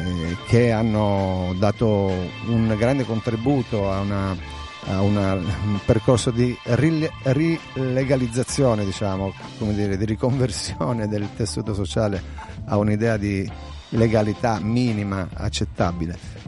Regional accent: Calabria, Italy; noi proveniamo dalla Calabria, anche se il nostro progetto si è formato a Bologna, perché ci siamo conosciuti tutti quanti a Bologna

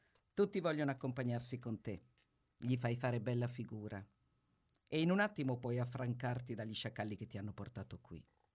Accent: Ukraine; Italian is a second language; now in Italy; Vengo dall'Ucraina, anche se vengo non è il verbo giusto. Mi hanno portato qui con la forza.

